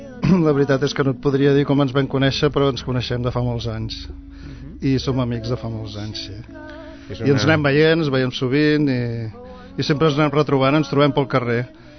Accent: Sabadell, Catalonia, Spain; born there; Jo vaig néixer aquí a Sabadell, al carrer de Cellers, al barri de Gràcia.

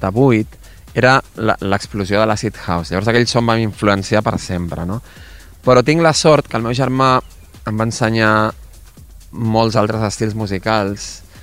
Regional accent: Vilanova i la Geltrú, Catalonia, Spain; born there; Vaig néixer aquí, a Vilanova i la Geltrú, i m'ho vaig fer tot jo sol.

